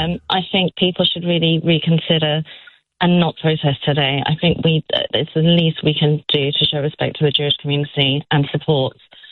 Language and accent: English; United Kingdom; I'm a British Hindu, but I'm not Jewish